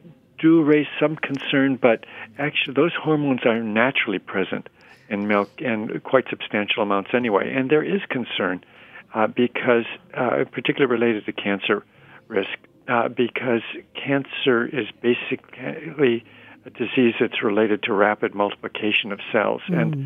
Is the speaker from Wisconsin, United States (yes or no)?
yes; Wisconsin, United States; also born or lived in Michigan; were dairy farmers in Michigan, and I grew up in Wisconsin and in Michigan, and there it was not three servings a day, we had four servings a day of milk when I was growing up.